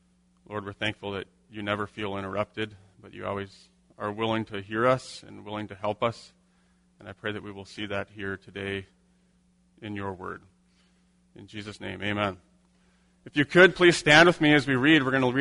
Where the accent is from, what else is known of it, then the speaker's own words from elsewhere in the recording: Winger, Minnesota, United States; now in Fargo, United States; So just a little bit about me. I grew up in the Winger area. I live in Fargo today.